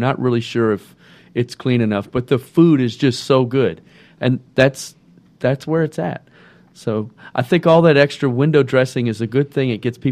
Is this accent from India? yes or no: no; Louisiana, United States; I come from Louisiana, case in point.